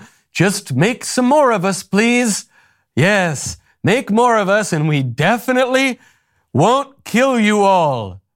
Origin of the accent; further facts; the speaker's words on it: New York, United States; I grew up in New York. All right. I like to think New Yorkers, for all their flaws, were a little more street smart than some people.